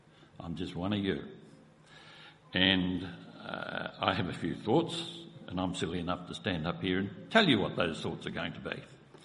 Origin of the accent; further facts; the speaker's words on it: Preston, Victoria, Australia; I was born and raised in Preston, not far from here, up in the northern suburbs there, and spent all my early years there.